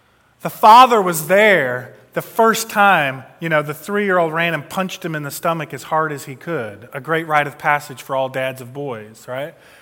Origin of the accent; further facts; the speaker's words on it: Detroit, Michigan, United States; Growing up in Detroit, we sang, your Ford will let you down, right?